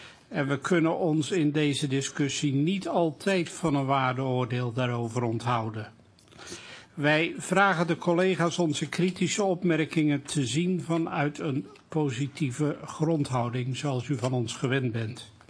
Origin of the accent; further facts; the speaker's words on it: Rotterdam, South Holland, Netherlands; born there; Het initiatief van mijn geboortestad, www.rotterdamveilig.nl